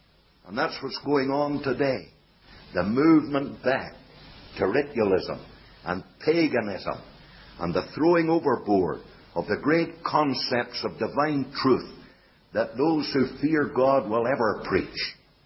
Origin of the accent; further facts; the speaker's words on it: Canada; if they don't like the Scotch, well then I say I'm a Canadian citizen